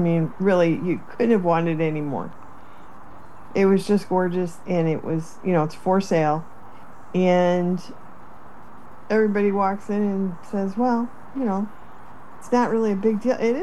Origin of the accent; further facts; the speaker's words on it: Chicago, Illinois, United States; You can tell we're all from Chicago. We know how it works.